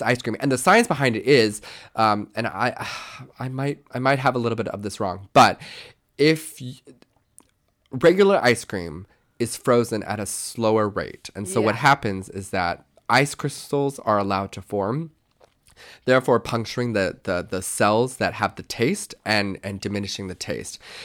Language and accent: English; Kentucky, United States; My life was very interesting growing up in Kentucky as being a half Puerto Rican, Korean, white, very flamboyant, gay man.